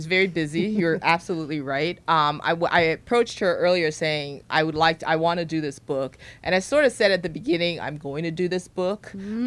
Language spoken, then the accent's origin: English; Liberia; I think in the end, she decided that she was going to cooperate because I'm a New York Times reporter.